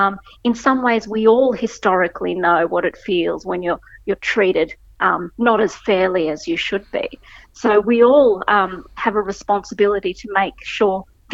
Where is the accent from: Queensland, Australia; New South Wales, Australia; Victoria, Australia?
Victoria, Australia; Melbourne; born there; My mum is Fijian Indian, my dad is Indian, and I was born here in Melbourne, so I'm Australian.